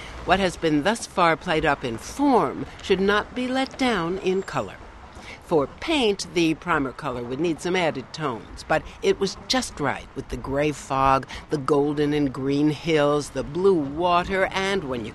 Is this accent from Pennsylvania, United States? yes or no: no; New York, United States; which I, growing up in New York, always thought was the color of gold.